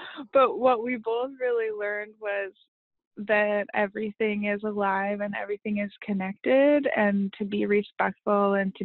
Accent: Seattle, Washington, United States; On Duwamish land in Seattle, Washington.

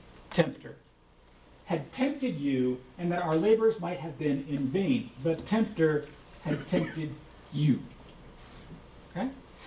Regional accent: Arizona, United States; first language English; I was raised to speak English. I know enough Spanglish from growing up in Arizona to be dangerous

